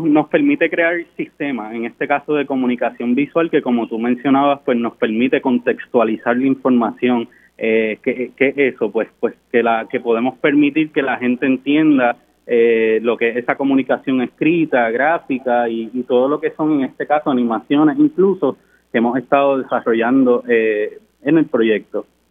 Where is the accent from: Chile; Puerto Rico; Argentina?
Puerto Rico; Caguas; now in Aguas Buenas, Puerto Rico; soy natural de Caguas, resido en el pueblo de Aguas Buenas